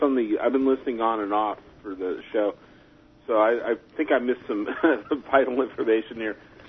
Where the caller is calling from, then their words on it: California, United States; Yeah, I'm also calling from the East Bay of the San Francisco Bay Area.